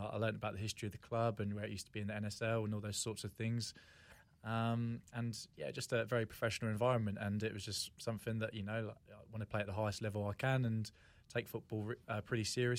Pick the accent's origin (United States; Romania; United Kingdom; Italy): United Kingdom; England; it's a place that although England's home, I went